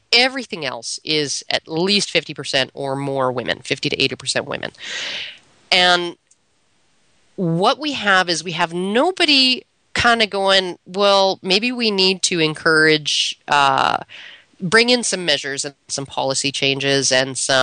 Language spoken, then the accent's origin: English; Canada; I'm Canadian, by the way, eh?